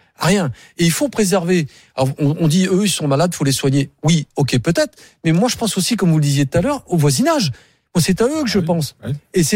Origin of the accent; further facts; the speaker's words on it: Marseille, Provence-Alpes-Côte d'Azur, France; J'ai travaillé au stup à Marseille, je suis marseillais. Donc je connais bien la ville